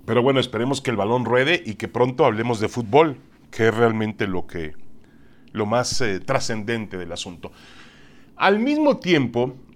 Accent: Mexico City, Mexico; no podemos jugar en esas calles donde yo jugaba de pequeño en la Ciudad de México.

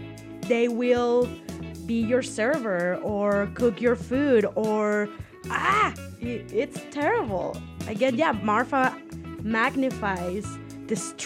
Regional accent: Ciudad Juárez, Chihuahua, Mexico; Yes, I've dated in my hometown in Juarez.

